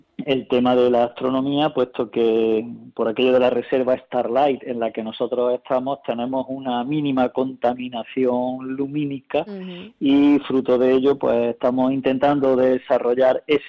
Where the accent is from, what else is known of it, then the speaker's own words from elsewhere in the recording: Espiel, Andalusia, Spain; Y somos un pueblo de Sierra Morena cordobesa. Hemos tenido una muy importante y gran influencia de minería, sobre todo de minería del carbón